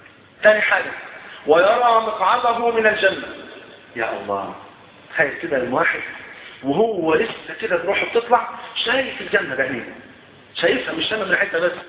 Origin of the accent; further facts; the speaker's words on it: Egypt; والحمد لله المواتير اللي عندنا في مصر ايه شغاله تمام بفضل الله.